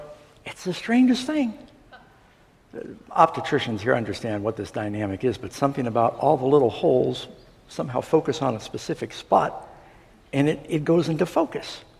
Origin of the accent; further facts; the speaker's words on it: New York City, New York, United States; I remember growing up in New York City that even in New York City, there were three or four channels.